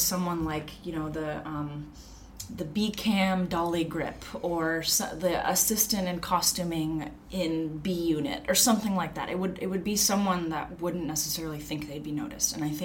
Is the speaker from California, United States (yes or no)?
yes; Long Beach, California, United States; your shirt says Long Beach. I'm from Long Beach.